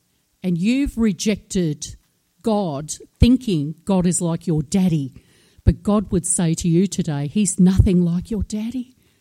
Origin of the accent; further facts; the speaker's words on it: Australia; And I said, I'm an Aussie, Aussie-American. I'm very black and white.